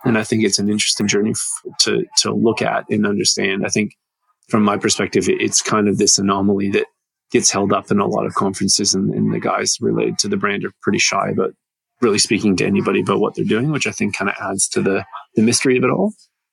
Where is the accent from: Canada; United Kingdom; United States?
Canada; as a Canadian, I've kind of seen the rise of legalization of marijuana in Canada.